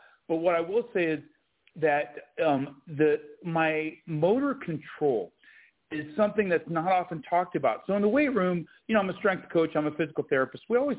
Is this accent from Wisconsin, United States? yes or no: no; Colorado, United States; And what happens when you do that, and growing up in Colorado trying to be a mogul ski racer, your body starts to break down.